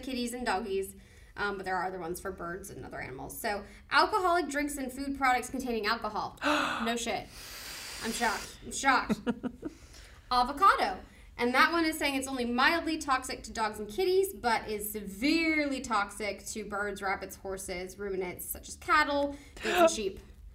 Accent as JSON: {"language": "English", "region": "California", "country": "United States", "said": "I am rejected as a Californian because I don't like avocado."}